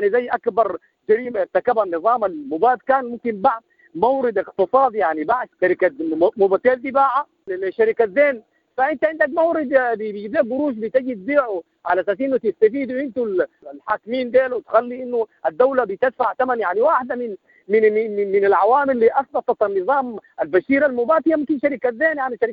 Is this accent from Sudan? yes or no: yes; Sudan; لكن نحن لابد أنه كسودانيين يا أخي الآن مطلوب مننا نحن بنعمل حسابات كبيرة جدا مع دول الجوار